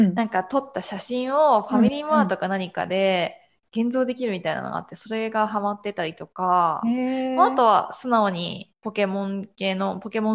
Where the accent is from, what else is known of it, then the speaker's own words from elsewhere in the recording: Kanazawa, Ishikawa, Japan; 生まれ育ったのは金沢市っていう一番、そうですね、石川県の中では都会なところにいて